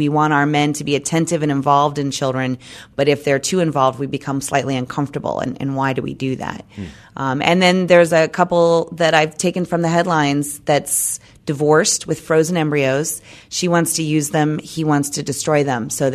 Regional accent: Charlotte, North Carolina, United States; And, you know, and growing up in Charlotte, I was often a bridesmaid at a very young age.

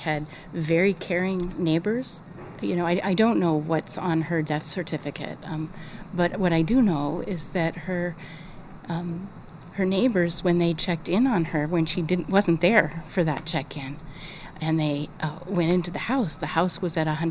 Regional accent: Colorado, United States; So I grew up in Colorado, and so I've always loved the outdoors.

